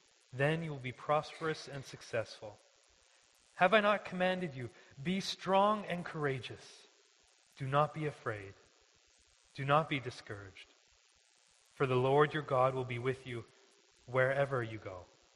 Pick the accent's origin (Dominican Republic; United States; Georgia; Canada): Canada; Ladner, British Columbia; I'm from Ladner.